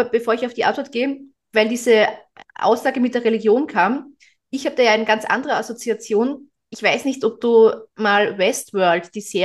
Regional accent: Austria; now in Germany; ich bin ja Österreicherin

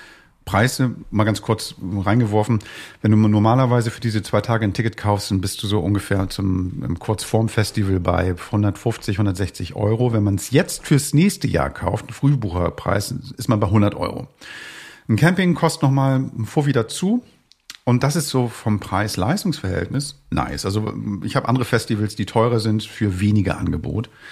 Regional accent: Hamburg, Germany; Also für mich als Hamburger ist es irgendwie fantastisch.

